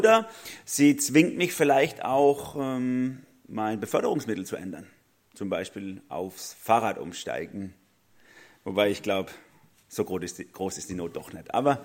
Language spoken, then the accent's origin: German; Baden-Württemberg, Germany; now in Karlsruhe, Germany; Karlsruhe ist seit über 10 Jahren meine Heimat. Fühlt sich komisch an, das als Schwabe zu sagen.